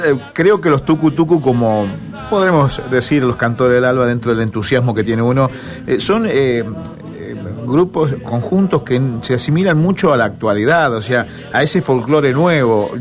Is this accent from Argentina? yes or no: yes; Santa Fe, Argentina; somos santafesinos